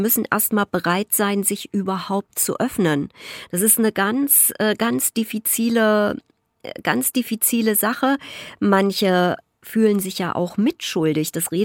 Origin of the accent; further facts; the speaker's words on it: Erfurt, Thuringia, Germany; Olli, du und ich, wir sind Erfurter